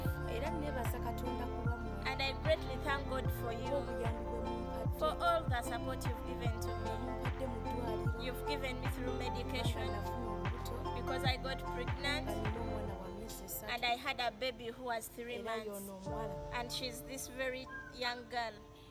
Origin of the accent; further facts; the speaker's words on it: Uganda; I come from Uganda.